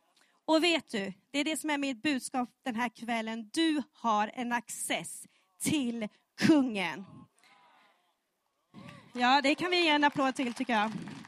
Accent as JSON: {"language": "Swedish", "town": "Höör", "region": "Skåne", "country": "Sweden", "said": "Och ja, jag vill gratta, jag är från Hör, från Skåne."}